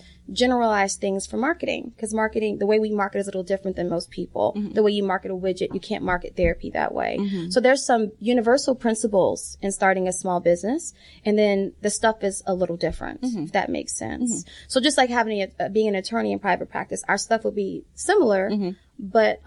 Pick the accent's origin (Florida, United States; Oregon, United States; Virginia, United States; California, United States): Florida, United States; Honestly, when I'm from Florida, trained in Florida, and, coming to the South, the Bible Belt, it's a little different